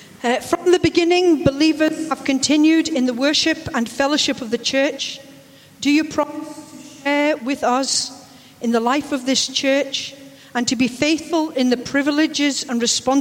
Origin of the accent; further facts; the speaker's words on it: Scotland, United Kingdom; That's because I'm Scottish and I am ignorant